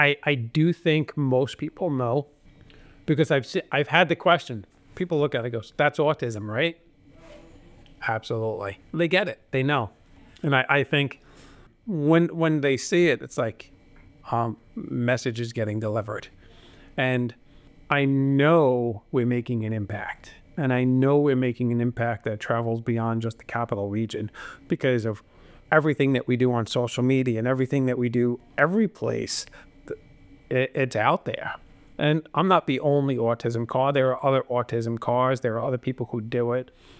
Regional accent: Long Island, New York, United States; because again, I'm from the Long Island area. So when we did full-size cars down at Riverhead, you want cars to me that look like race cars

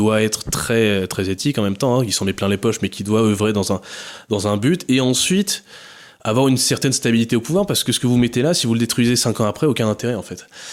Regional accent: Nice, Provence-Alpes-Côte d'Azur, France; Vous allez en Bretagne et vous venez dans le sud-est, par exemple, chez nous à Nice.

